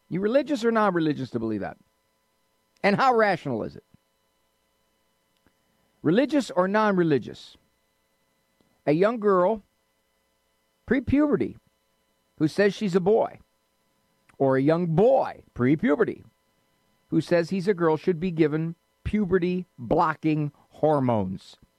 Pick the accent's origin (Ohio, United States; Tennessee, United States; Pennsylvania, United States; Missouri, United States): Ohio, United States; Cleveland; In my hometown, the Cleveland Indians had to change their name.